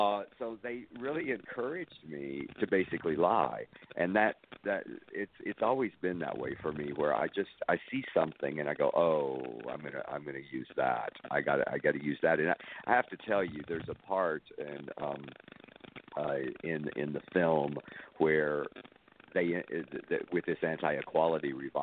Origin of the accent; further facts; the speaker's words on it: Winters, Texas, United States; when I was a little boy, growing up in Winters, Texas, where Sorted Lives is set